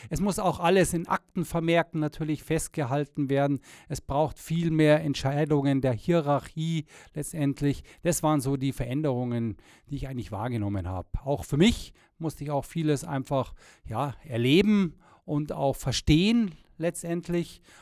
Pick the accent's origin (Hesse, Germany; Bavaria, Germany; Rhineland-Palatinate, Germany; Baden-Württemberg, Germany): Bavaria, Germany; Unterschleißheim; auf dieses Amt für meine Heimatstadt Unterschleißheim was zu tun